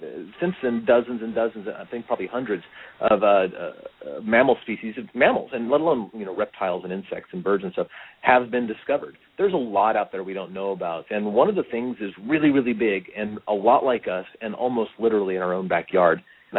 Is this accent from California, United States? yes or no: yes; Long Beach, California, United States; I grew up in Long Beach, California.